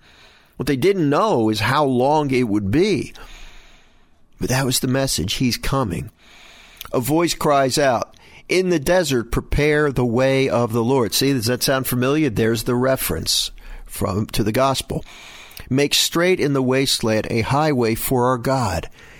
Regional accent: Philadelphia, Pennsylvania, United States; I grew up in Philadelphia, and we took a lot of buses.

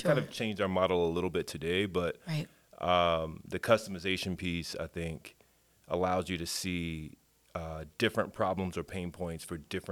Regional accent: Brooklyn, New York, United States; So I grew up in Brownsville, Brooklyn, low income neighborhood, you know, very common story, unfortunately, for a lot of folks.

